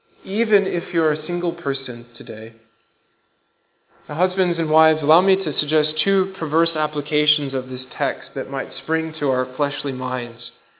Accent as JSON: {"language": "English", "region": "Iowa", "country": "United States", "said": "I'm from Iowa. We have pigs."}